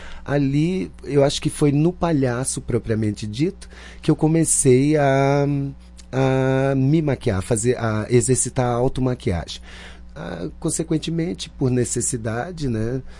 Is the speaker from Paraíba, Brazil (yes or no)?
yes; João Pessoa, Paraíba, Brazil; moved away as an adult; eu sou paraibano. Nasci em João Pessoa, na capital da Paraíba. Sou o último filho de 9 da Dona Maria Antônia, já não está aqui entre nós, né? E vim para cá aos 19, quase 20 anos